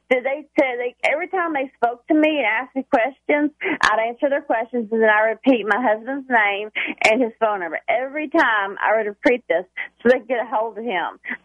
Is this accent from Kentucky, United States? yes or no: yes; Kentucky, United States; now in Cloverport, United States; Well, I live in Cloverport, Kentucky now, so that's where I'm at, but I grew up in good old Butler County.